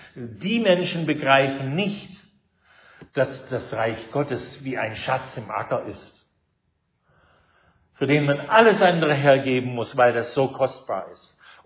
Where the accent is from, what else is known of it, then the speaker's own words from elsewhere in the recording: Salt Spring Island, British Columbia, Canada; drüben in meiner Heimat in Kanada auf Salt Spring Island